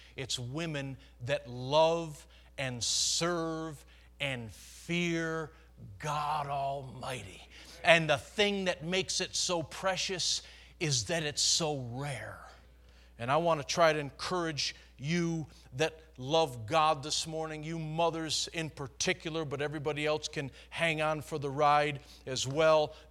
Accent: New York, United States; I grew up in New York in the Northeast. It's mostly Roman Catholic.

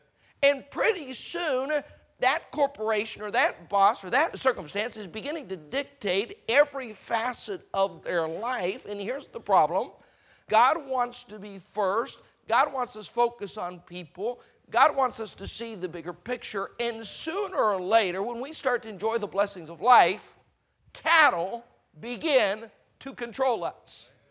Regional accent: Colorado, United States; I remember growing up in Colorado, we had some friends with a farm.

